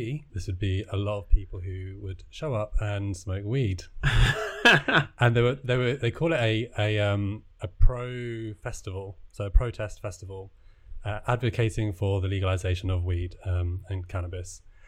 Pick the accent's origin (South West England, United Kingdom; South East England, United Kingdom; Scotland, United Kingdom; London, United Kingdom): South East England, United Kingdom; Brighton; I'm from Brighton, known for its big gay Brighton Pride.